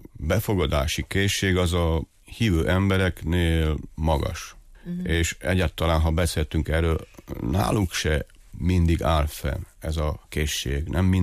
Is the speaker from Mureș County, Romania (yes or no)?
yes; Glodeni, Mureș County, Romania; Nem, én Marosárpatokon nőttem fel, a cigánytelepen. Én voltam az egyedüli gárdzsó gyerek. Ott az én nagyszüleim ott építettek házat, azon a helyen.